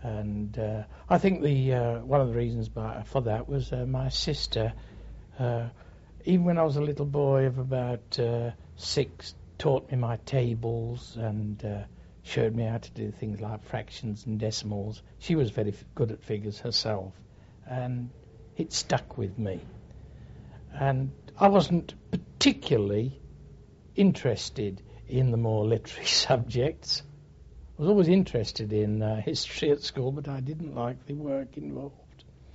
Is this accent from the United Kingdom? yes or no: yes; Rugby, West Midlands, United Kingdom; born there; Oh, I was born in Rugby in 1914.